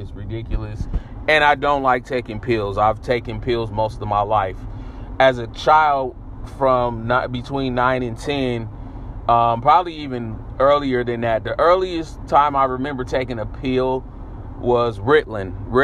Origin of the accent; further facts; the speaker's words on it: San Francisco, California, United States; I grew up in San Francisco, California during the 80s and the 90s, which was crazy times, crack epidemic, huge, and that rolled right over into the 90s